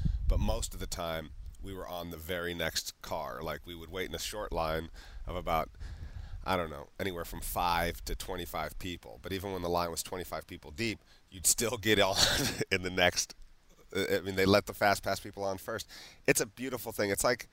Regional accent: Cincinnati, Ohio, United States; born there; And I was born in Cincinnati, and that's where it's at, so it's kind of hard for me to say.

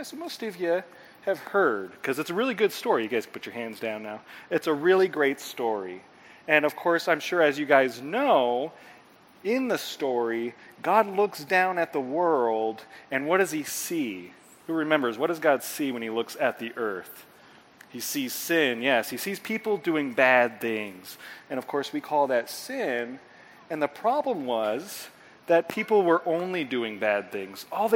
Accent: Canby, Oregon, United States; And, of course, I come from Canby, Oregon, where I've been the senior pastor there for about 3 years.

